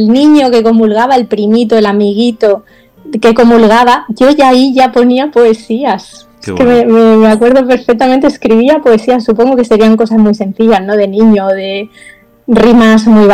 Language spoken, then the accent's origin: Spanish; Villajoyosa, Valencian Community, Spain; Pero tengo la suerte de ser de un pueblo, bueno, una ciudad, porque es ciudad, y aunque yo lo considero mi pueblo, ¿no?, mi ciudad natal, que es Villajoyosa, la Vila Joyosa, en Alicante.